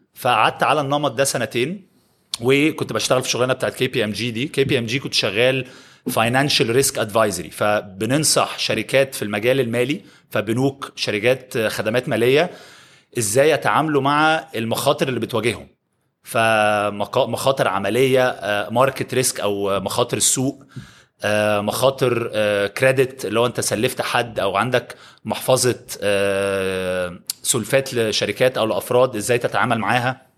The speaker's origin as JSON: {"language": "Arabic", "country": "Egypt", "tie": "born or raised there", "moved": "as an adult", "said": "انا كبرت في مصر، درست النظام المدرسي الانجليزي، فعملت الجي سي اس ايز والاي ليفلز، وبعد كده سافرت جامعه في انجلترا."}